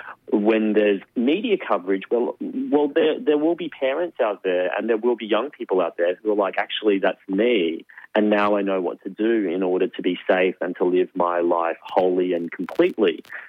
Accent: Queensland, Australia; now in Sydney, Australia; Queensland is a complicated state. That's my home state. I'm living in Sydney now

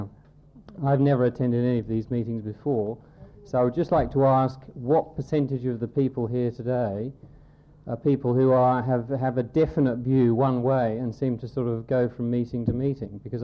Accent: Australia; So I'm from Australia, and I find the debate that I see here very poor.

